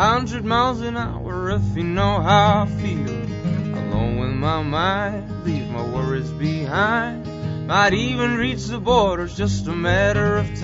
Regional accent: Mosfellsbaer, Capital Region, Iceland; We're from Iceland. We're from a small town called Mosfellsbær, which is like a 50-minute drive from the capital, Reykjavik.

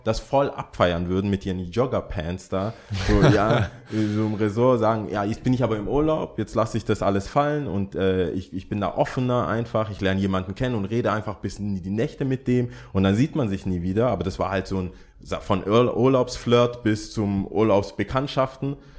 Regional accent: Germany; dann erzählt man, ja, ich bin aus Deutschland, hier ist mein Hund.

